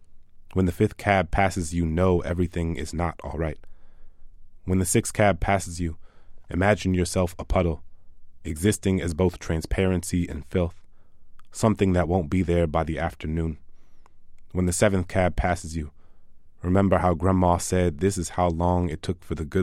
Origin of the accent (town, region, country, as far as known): New Orleans, Louisiana, United States; born or raised there